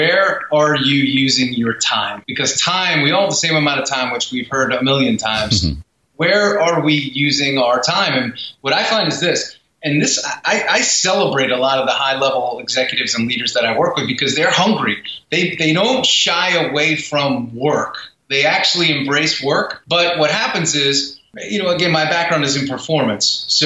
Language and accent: English; New York, United States; Because I was a tough guy. I'm from New York, right? We're tough guys.